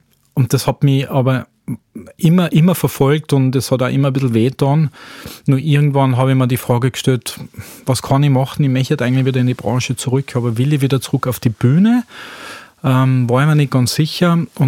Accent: Tyrol, Austria; now in Vienna, Austria; ich bin ursprünglich aus Tirol. Wohne aber jetzt doch schon 23, 24 Jahre in Niederösterreich, respektive Wien.

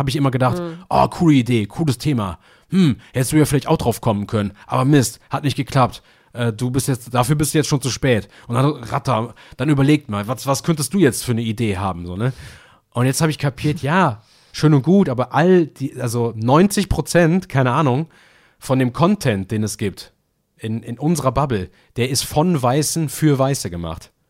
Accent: Philippines; also born or lived in Germany; wenn ich als Pinoy sage, ey, da ist eine krasse Katastrophe gerade in meinem Heimatland, in meinem anderen Heimatland

